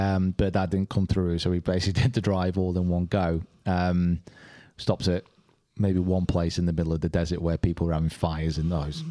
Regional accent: Preston, North West England, United Kingdom; Hey, listen, I'm from Preston. There's a lot I can do with drink.

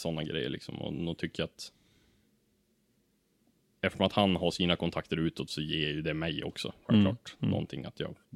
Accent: Ullånger, Västernorrland County, Sweden; jag är ju från Ullånger, en liten by i Kramfors kommun

